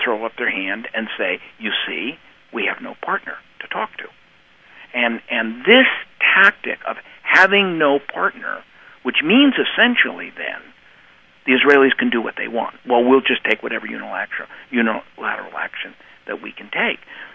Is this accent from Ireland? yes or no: yes; Ireland; Look, I'm Irish.